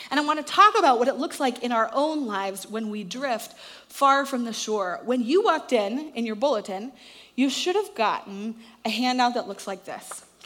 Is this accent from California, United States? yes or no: no; Richardson, Texas, United States; also born or lived in Chicago; I grew up here in Dallas, in Richardson. I went to some private schools and was very familiar with sort of this Dallas culture.